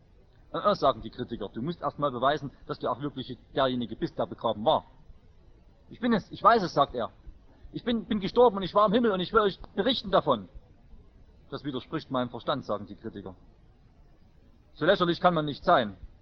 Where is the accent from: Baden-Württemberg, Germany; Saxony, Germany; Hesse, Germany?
Saxony, Germany; Bei uns im Erzgebirge ist zu DDR-Zeiten schon eine Gruppe gegründet worden